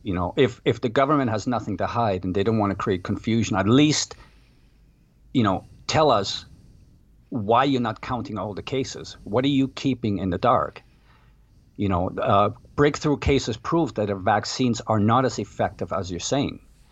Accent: Canada; I'm from Canada, and this is an embarrassing situation down here.

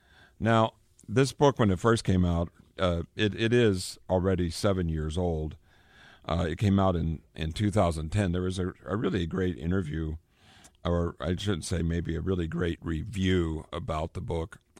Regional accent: Johnstown, Pennsylvania, United States; born there; I was born in Johnstown, Pennsylvania, about 17 years earlier than that. So we have this PA connection, I guess.

